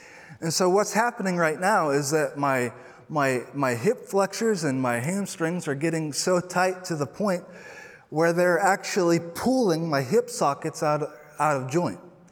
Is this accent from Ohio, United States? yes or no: yes; Circleville, Ohio, United States; So I am from Circleville, Ohio, and it's a very small town of about 15,000, and there's not a whole lot to do.